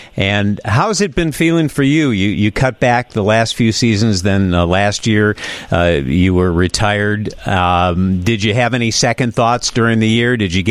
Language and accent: English; Chicago, Illinois, United States; It's no secret that I grew up in the North Side, practically lived in Wrigley Field, always been a Cub fan.